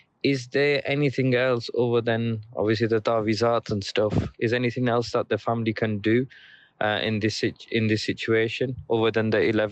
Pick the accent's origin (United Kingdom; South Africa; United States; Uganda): United Kingdom; Preston, North West England; from Preston, Lancashire.